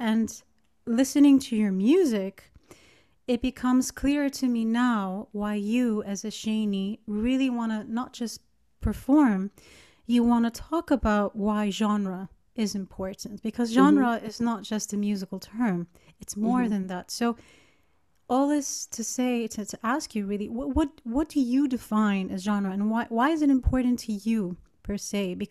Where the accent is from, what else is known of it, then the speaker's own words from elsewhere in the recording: Greece; also born or lived in London / Scotland; my background is also multicultural. I'm Canadian, Lebanese, Palestinian, born and raised in Greece, lived in London, Scotland.